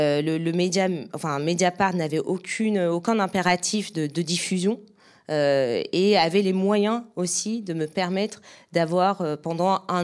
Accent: Marseille, Provence-Alpes-Côte d'Azur, France; Mais il se trouve que je suis marseillaise, donc j'avais pas de problème de logement sur place aussi.

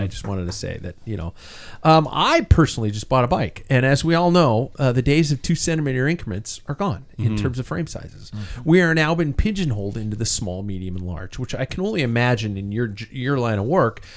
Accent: United States; I say Vingegaard because I'm American and I'm stupid.

